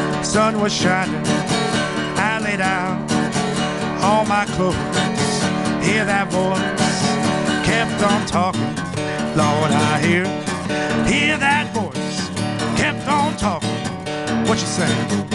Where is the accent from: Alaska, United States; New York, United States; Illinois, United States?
New York, United States; Brooklyn; I didn't know that people were still playing this as like a living thing growing up in Brooklyn.